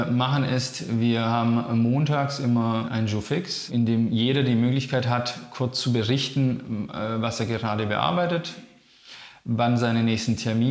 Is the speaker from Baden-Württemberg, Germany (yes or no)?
yes; Stuttgart, Baden-Württemberg, Germany; now in Berlin, Germany; Also ich bin in Stuttgart aufgewachsen und ich bin jetzt nicht weg von Stuttgart, weil ich die Stadt nicht mehr gut fand